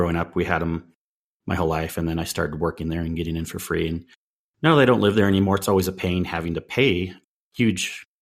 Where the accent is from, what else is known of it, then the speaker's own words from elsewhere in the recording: Rowland Heights, California, United States; I grew up in Roland Heights near Diamond Bar.